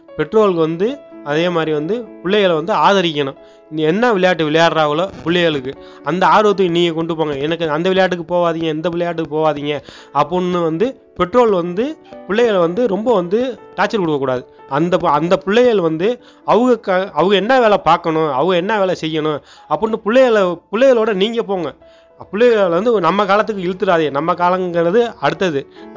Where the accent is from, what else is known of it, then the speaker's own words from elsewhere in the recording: Olaiyur, Tamil Nadu, India; என் ஊர் சொந்த ஊர் ஓலையூர்.